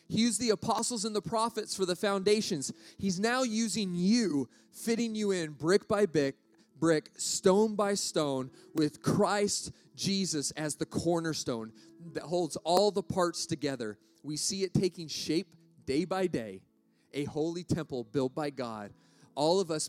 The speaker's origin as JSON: {"language": "English", "region": "Arizona", "country": "United States", "tie": "born or raised there", "said": "And I grew up in Arizona. College football's not that big of a deal, okay?"}